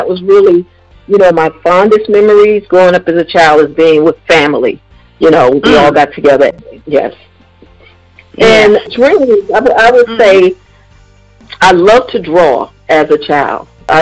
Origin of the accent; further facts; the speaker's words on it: New York City, New York, United States; Well, growing up in Harlem, it was fun. I didn't realize that we were poor until I got older.